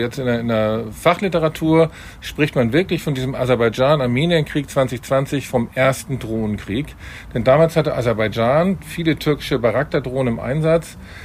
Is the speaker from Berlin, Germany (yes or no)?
no; Hamburg, Germany; Ich sage immer China als Hamburger.